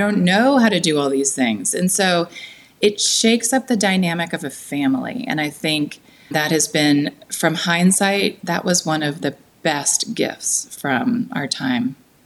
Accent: California, United States; It was so different from where I grew up in the Bay Area

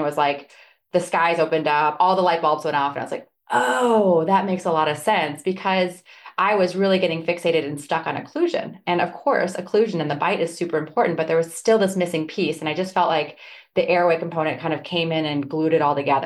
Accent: Midwest, United States; I graduated from Marquette Dental School. I'm from the Midwest.

